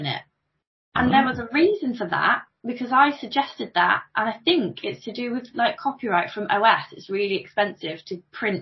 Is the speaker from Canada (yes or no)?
no; Coventry, West Midlands, United Kingdom; I'm from Coventry